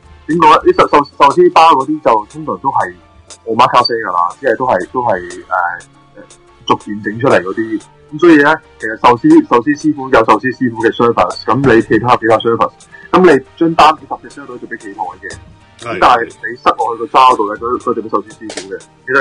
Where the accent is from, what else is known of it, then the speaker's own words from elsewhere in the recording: United States; 其实咧，我哋美国人哋食嘢嘅时候咧，记得有习惯